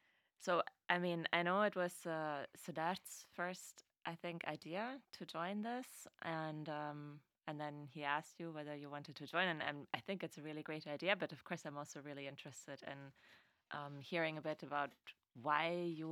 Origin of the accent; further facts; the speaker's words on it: Germany; moved away as an adult; I'm originally from Germany. I am Siddharth's wife. I've lived abroad for most of my life, my adult life.